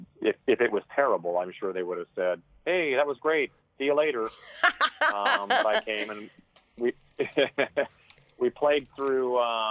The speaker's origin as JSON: {"language": "English", "country": "Canada", "tie": "born or raised there", "lives_now": "United States", "said": "I grew up in Canada, but I've lived in the States for..."}